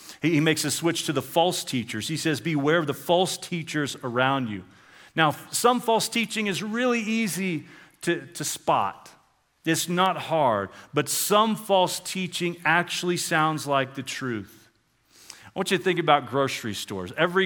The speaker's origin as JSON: {"language": "English", "region": "Oklahoma", "country": "United States", "tie": "born or raised there", "said": "I grew up in Oklahoma. There's not a whole lot to look at in Oklahoma. So we would travel here. We would travel to Colorado because it's such a beautifully, visually, a beautiful state."}